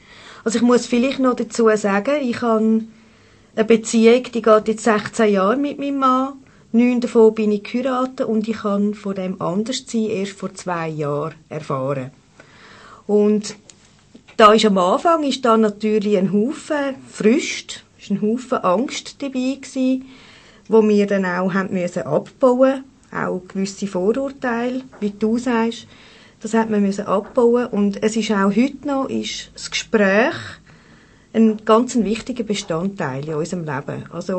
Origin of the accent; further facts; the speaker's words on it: Zurich, Switzerland; ich komme aus Zürich. Ich bin 43 Jahre alt